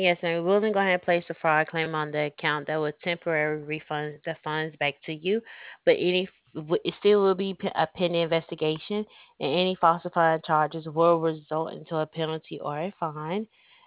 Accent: the South, United States; I'm from the South, man, so I definitely understand.

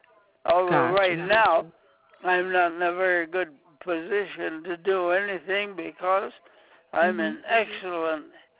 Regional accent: Fraser, Minnesota, United States; My hometown, that's up in Fraser, Minnesota

